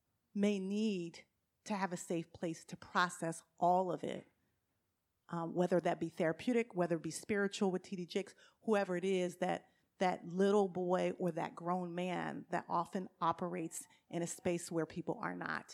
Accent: Philadelphia, Pennsylvania, United States; I grew up in Philadelphia where my father was a homicide detective.

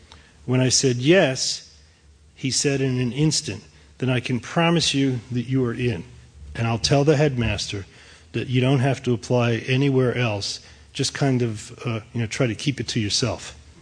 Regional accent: New York, United States; In 1964, I was a kid growing up in Far Rockaway, a working-class section of Queens.

